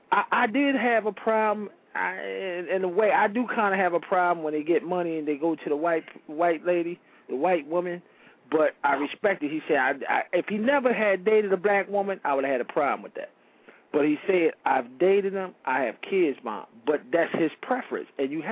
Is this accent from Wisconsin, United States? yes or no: no; Philadelphia, Pennsylvania, United States; Because I come from North Philadelphia in the projects, oldest child, and that's a little city in itself if you live in the projects.